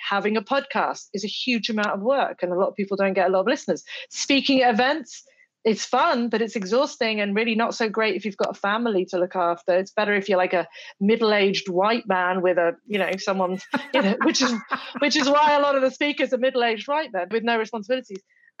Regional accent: United Kingdom; You know, I'm British. I wasn't well off when I grew up.

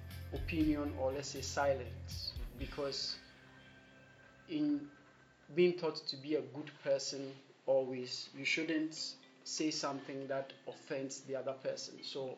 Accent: Ghana; it's amazing that I do not speak the Ghana language, though I've been here all my life. And as for my hometown language, I also don't know how to speak it, so it's basically English.

